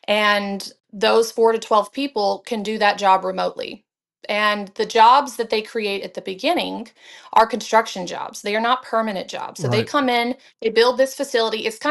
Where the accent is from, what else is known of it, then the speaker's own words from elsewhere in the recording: Louisiana, United States; I grew up in Louisiana. And so it was a huge oil and gas industry at the time when we had a Republican governor.